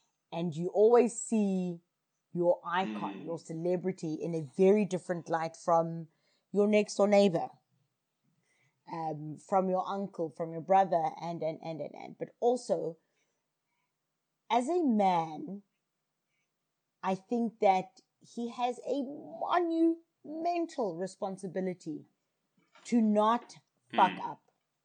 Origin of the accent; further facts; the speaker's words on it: South Africa; as a South African, I see this very, very differently from you guys.